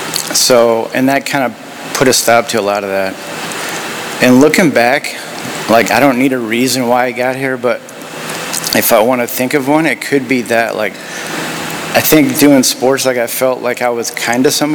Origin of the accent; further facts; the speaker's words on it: Indiana, United States; My story, I grew up in Indiana. Just, I don't know, farms and Amish buggies and baseball.